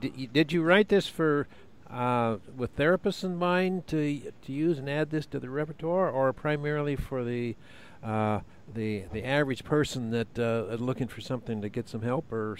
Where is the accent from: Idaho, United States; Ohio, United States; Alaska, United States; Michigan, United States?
Idaho, United States; I was raised in North Idaho, a very rural area